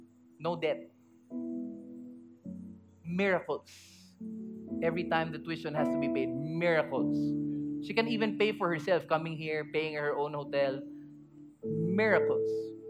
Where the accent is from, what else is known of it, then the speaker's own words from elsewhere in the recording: Philippines; We're a Filipino people and the culture that we have isn't so much vocal, is it?